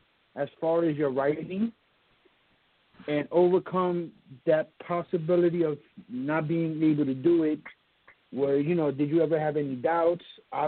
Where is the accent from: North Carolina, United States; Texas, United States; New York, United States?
New York, United States; New York City; I'm from the Bronx, New York.